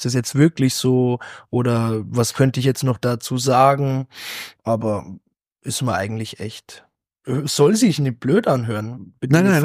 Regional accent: Bavaria, Germany; bin als Naturbursche aufgewachsen in Bayern, in einem Dörfchen, mehrere Dörfchen

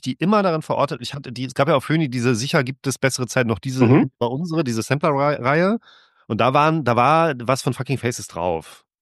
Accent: Germany; ich komme ja aus der DDR

